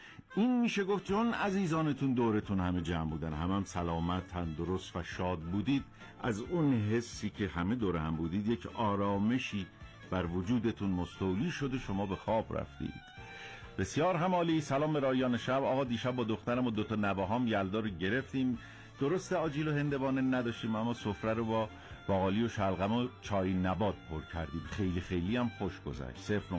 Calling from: Kermanshah, Iran; از کرمانشاه هستم.

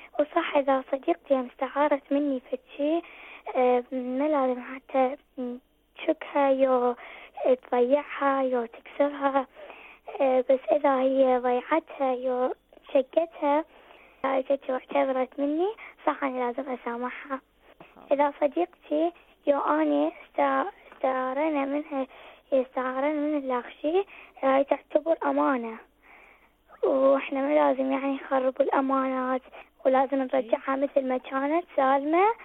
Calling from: Iraq; من العراق.

